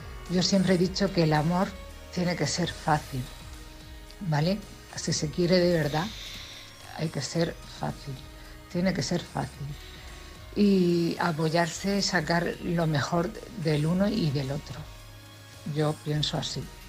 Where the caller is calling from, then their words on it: Cartagena, Region of Murcia, Spain; de Cartagena.